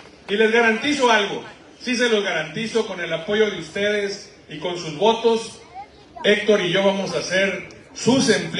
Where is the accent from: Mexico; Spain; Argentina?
Mexico; Ahome, Sinaloa; Los que somos de aquí, de AOME, sabemos que hay un grupo de personas que cree que AOME tiene dueño